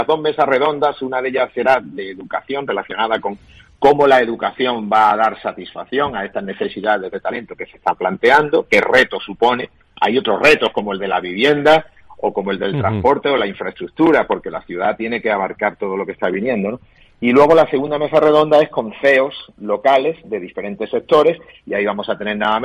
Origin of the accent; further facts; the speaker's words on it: Málaga, Andalusia, Spain; No, yo no quiero decir esto como malagueño, hacer demasiado patria.